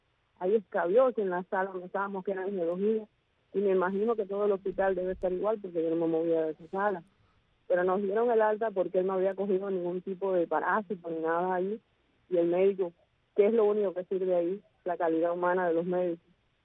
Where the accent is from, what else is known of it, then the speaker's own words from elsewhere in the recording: Cuba; cómo somos los cubanos